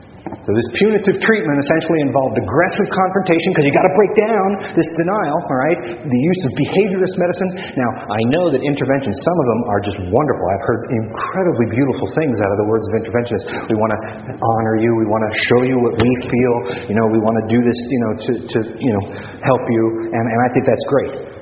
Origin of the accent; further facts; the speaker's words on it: California, United States; But I got to tell you, I grew up in the Bay Area, and I remember this.